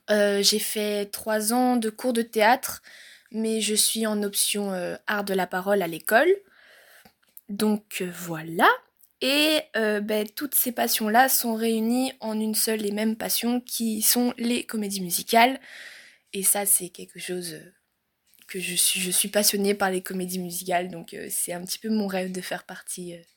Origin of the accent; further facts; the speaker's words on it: Brussels, Belgium; du coup, j'ai 16 ans, je suis belge, je viens tout droit de Bruxelles. Une bruxelloise en chair et en os.